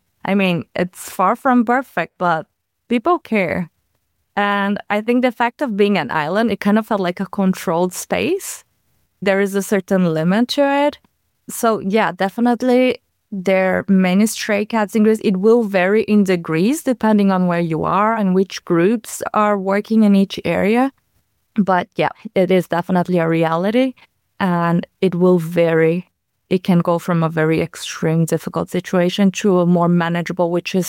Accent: Brazil; I'm originally from Brazil, where we have so many problems with stray animals.

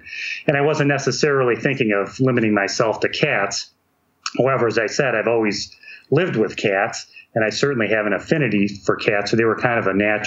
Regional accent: Ohio, United States; here in my home state of Ohio.

